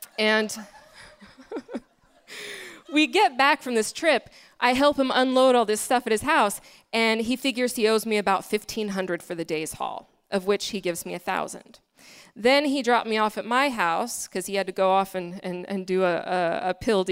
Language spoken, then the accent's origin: English; Kansas City, Missouri, United States; I was living back in my hometown of Kansas City, Missouri.